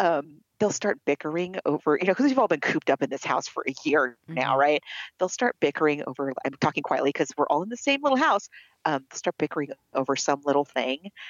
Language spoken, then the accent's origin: English; New York, United States; And a New Yorker, I know.